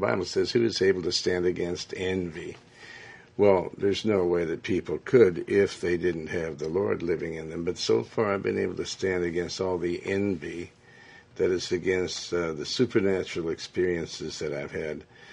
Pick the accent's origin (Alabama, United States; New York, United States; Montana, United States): Montana, United States; also born or lived in Joplin, Missouri; I was born in Joplin, Missouri, but and raised in Montana